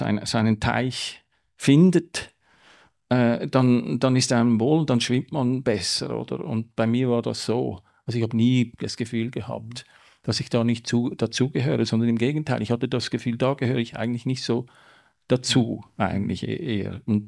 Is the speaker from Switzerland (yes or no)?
yes; Zurich, Switzerland; nur weil ich in Zürich die meiste Zeit meines Lebens verbracht habe, in der Umgebung und in Zürich, sei das jetzt meine Heimat. Irgendwo würde ich sagen, die Schweiz ist doch meine Heimat im Sinne von, es gibt so eine Vertrautheit natürlich mit der Mundartsprache